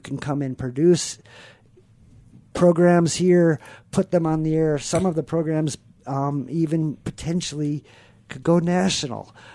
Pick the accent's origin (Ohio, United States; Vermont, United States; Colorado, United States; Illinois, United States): Illinois, United States; Chicago; And I grew up in Chicago, and there was just myriads of radio stations in every type of genre you could think of, radio.